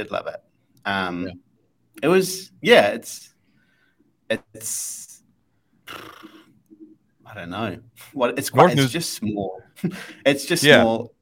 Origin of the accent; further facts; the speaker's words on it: Whangarei, Northland, New Zealand; I call it the city of no shoes, because I never wear shoes there.